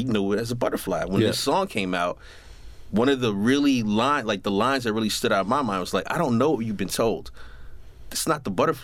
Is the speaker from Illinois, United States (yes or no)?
no; New York City, New York, United States; I'm from New York City.